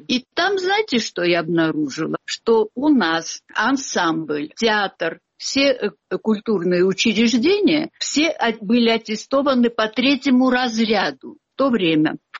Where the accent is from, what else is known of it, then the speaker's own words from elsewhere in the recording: Tskhinvali, South Ossetia, Georgia; я родилась и выросла в Тхинвале, в Южной Осетии. Я коренная жительница. Отец мой осетин. Мама, правда, русская, но она тоже обосетинилась в конечном итоге.